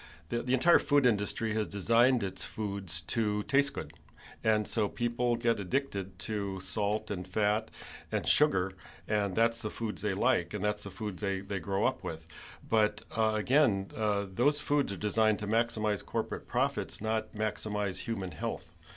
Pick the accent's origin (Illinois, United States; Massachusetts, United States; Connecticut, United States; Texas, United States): Illinois, United States; I grew up outside Chicago, so mm-hmm. I was a Midwesterner.